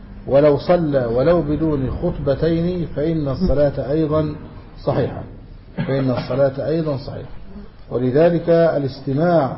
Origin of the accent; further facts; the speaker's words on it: Egypt; كما عندنا في مصر